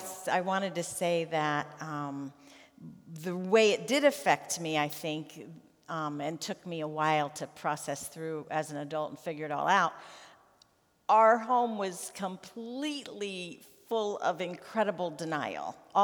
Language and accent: English; Detroit, Michigan, United States; born there; I was born in Detroit, Michigan, in the Florence Crittenden Hospital for Unwed Mothers.